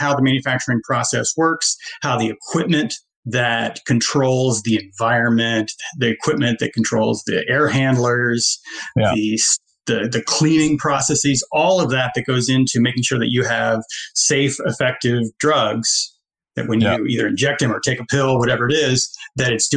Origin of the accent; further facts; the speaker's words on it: Philadelphia, Pennsylvania, United States; also born or lived in St. Louis / New York City / Boston / Kansas City; So I was born in St. Louis, moved to New York City. It's where my mom got her PhD at Columbia, moved to Boston for a teaching job, moved to Kansas City for another teaching job, and then kind of settled in and around high school in Philadelphia